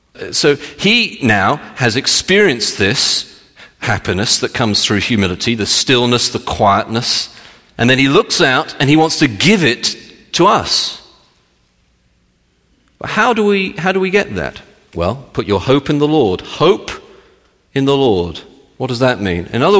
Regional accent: England, United Kingdom; I probably not, I'm British, so.

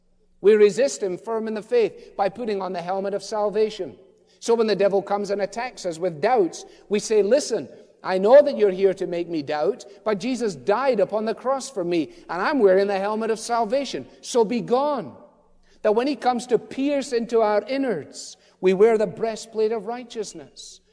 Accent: Scotland, United Kingdom; Hey, I'm Scottish. I love free things.

